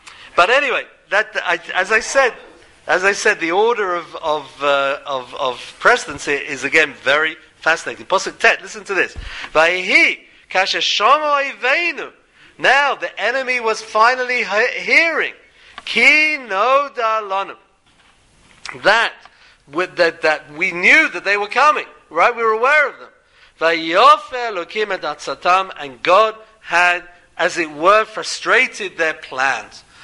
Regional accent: England, United Kingdom; accent: English; me coming with my English accent

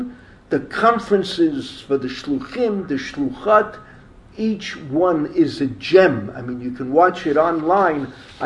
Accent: Bronx, New York, United States; see where I grew up in the Bronx

